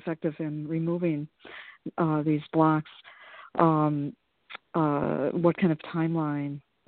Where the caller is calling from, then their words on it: Wisconsin, United States; I'm calling from Wisconsin.